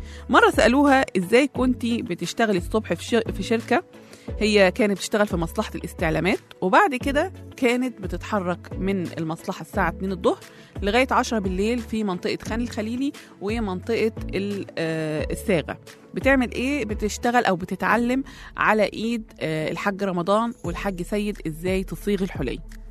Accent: Upper Egypt, Egypt; انا صعيديه فمتحمسه قوي للموضوع ده

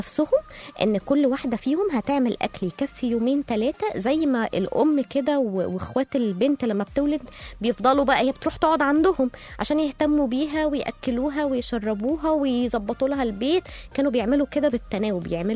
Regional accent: Egypt; moved away; لا احنا عندنا في مصر غير، في مصر بيبقى ليها روح كده

